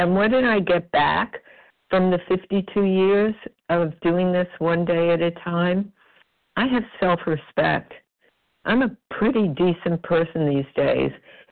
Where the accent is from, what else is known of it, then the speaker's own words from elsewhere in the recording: New York City, New York, United States; I'm from New York City